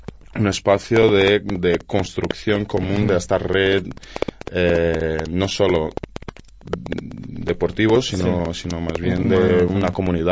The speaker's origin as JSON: {"language": "Spanish", "country": "Brazil", "second_language": "Spanish", "moved": "yes", "lives_now": "Madrid, Spain", "said": "justo después de llegar a Madrid. Yo soy brasileño y, uh-huh, después de mudarme"}